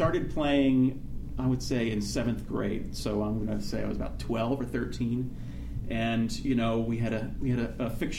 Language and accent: English; Philadelphia, Pennsylvania, United States; Well, I'm from Philadelphia, so Philly is a great musical town.